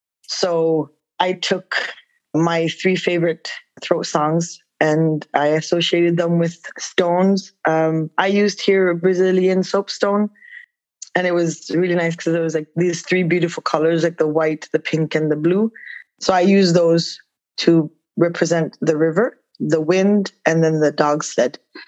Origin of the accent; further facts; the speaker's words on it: Kuujjuaq, Quebec, Canada; now in Montreal, Canada; I'm originally from Kujuak, Quebec, Nunavik, but I've been living in Montreal for 10 years and I'm a multidisciplinary artist.